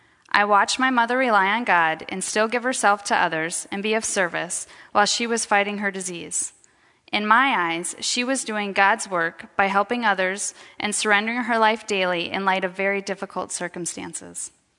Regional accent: Sioux Falls, South Dakota, United States; The courts ordered him to move back to Sioux Falls and raise me in South Dakota. As a result, I was back in my hometown

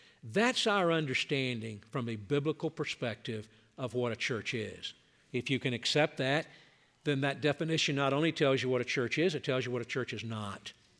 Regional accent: Atlanta, Georgia, United States; Now, I grew up in Atlanta, and that's the headquarters, the birthplace of Coke.

